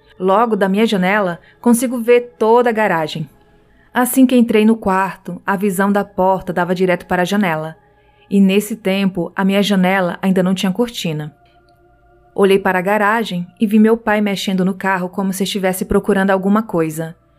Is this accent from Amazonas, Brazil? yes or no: yes; Manaus, Amazonas, Brazil; sou de Manaus, Amazonas